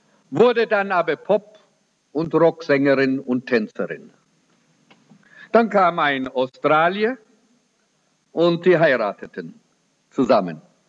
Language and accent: German; South Africa; Das ist so leicht wie irgendetwas, das bei uns in Südafrika auch eine heiratete